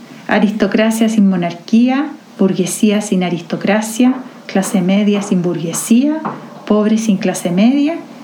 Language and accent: Spanish; Chile; yo pensé en la identidad de nosotros, de los chilenos.